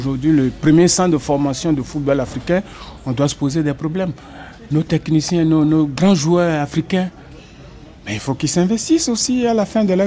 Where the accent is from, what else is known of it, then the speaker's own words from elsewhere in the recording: Benin; moved away; Je suis parti du Bénin il y a quelques années.